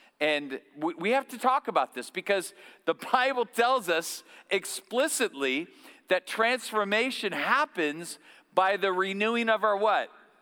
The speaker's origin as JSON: {"language": "English", "town": "Bakersfield", "region": "California", "country": "United States", "tie": "born or raised there", "lives_now": "Thousand Oaks, United States", "said": "So I'm one of the pastors here. This is always home for me, born and raised in Bakersfield"}